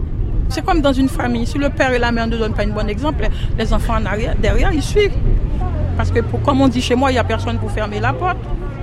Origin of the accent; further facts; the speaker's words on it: Haiti; now in France; c'est pas par rapport à là où j'ai grandi, mon pays, on dit toujours c'est mieux que rien. Je suis d'origine haïtienne, naturalisée française.